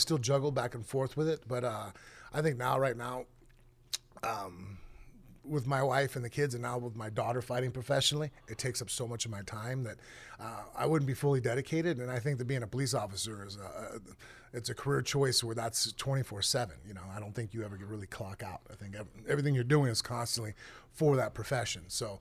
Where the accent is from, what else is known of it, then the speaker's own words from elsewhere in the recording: Las Vegas, Nevada, United States; I'm basically a lifelong martial artist, born and raised in Las Vegas